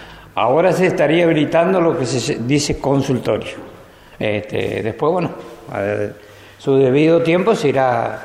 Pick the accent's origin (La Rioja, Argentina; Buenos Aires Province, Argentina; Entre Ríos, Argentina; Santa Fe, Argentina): Entre Ríos, Argentina; Colonia 3 de Febrero; nací en Colonia 3 de Febrero, estoy viviendo ahí hace 70 años